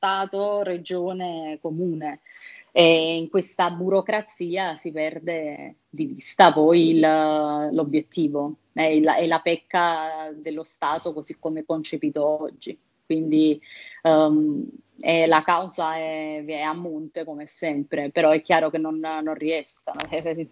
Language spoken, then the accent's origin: Italian; Naples, Campania, Italy; Ci sono dei problemi che fondamentalmente da napoletano riesci a gestire